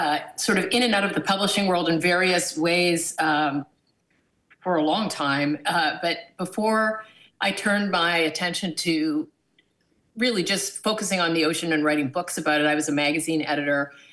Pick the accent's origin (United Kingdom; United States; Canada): Canada; growing up in Canada, I didn't have a lot of access or exposure to the ocean